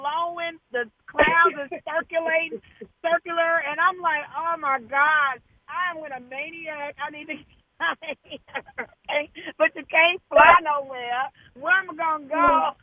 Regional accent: Detroit, Michigan, United States; also born or lived in Germany / Washington, D.C., United States; I'm from Detroit. I moved from Detroit. I lived in Germany, and I have lived in D.C.

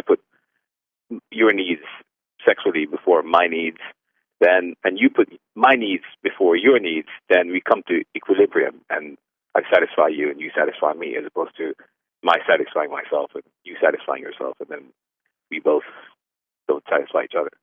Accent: Jamaica; now in Japan; because I'm coming from Jamaica, where women are quite aggressive and assertive and strong.

